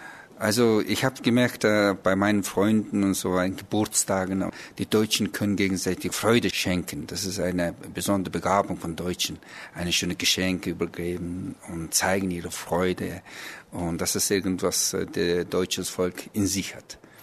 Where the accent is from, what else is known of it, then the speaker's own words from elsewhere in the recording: Mongolia; German is a second language; Ich bin aus der Mongolei, geboren 1960.